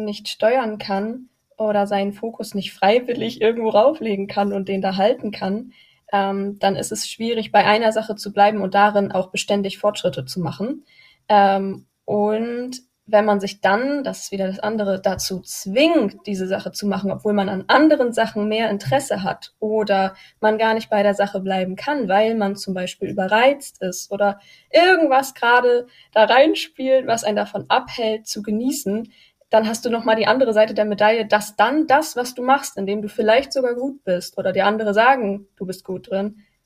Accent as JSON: {"language": "German", "town": "Lübeck", "region": "Schleswig-Holstein", "country": "Germany", "said": "Ich komme aus Lübeck und bin Pferdewissenschaftlerin und Pferdetrainerin."}